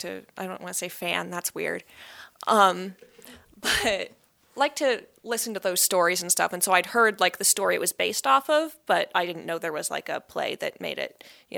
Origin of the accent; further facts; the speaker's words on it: Bonners Ferry, Idaho, United States; Well, I was raised in Bonners Ferry, so local here.